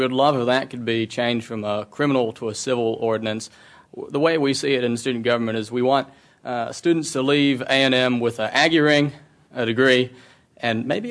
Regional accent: College Station, Texas, United States; from College Station, Texas.

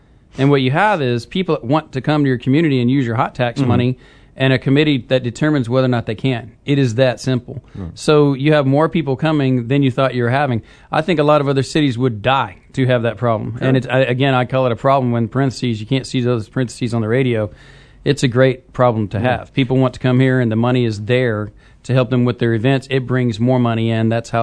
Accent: Bryan, Texas, United States; I'm a Bryan guy. I'm from Bryan.

